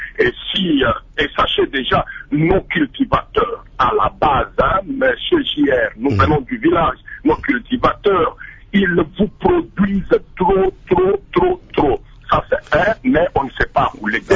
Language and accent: French; Luiza, Kasaï-Central, DR Congo; si le cultivateur qui a chez nous, si le cultivateur qui a chez moi à Louisa, chez moi à Mueka, à Kanyama